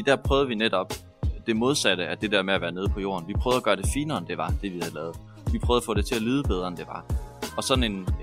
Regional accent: Aalborg, North Denmark Region, Denmark; Jeg er født og opvokset i Aalborg, faktisk en lille smule uden for Aalborg

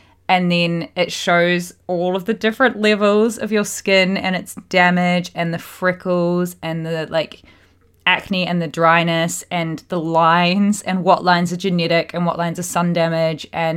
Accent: Australia; also born or lived in New Zealand; growing up in Australia and New Zealand, and I just never had a care in the world for SPF until recent years.

